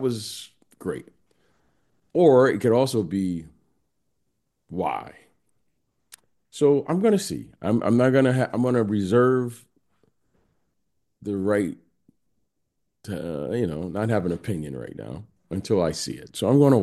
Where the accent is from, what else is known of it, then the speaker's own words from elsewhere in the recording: Detroit, Michigan, United States; I'm from Detroit, Motown. I'm from Detroit.